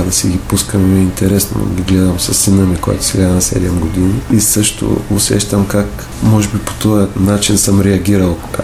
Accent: Varna, Varna Province, Bulgaria; Аз съм роден във Варна, около къщи имаше много кина. И си спомням като дете

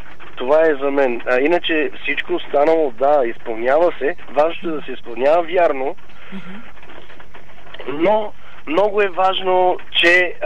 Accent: Samokov, Sofia Province, Bulgaria; От Самоков.

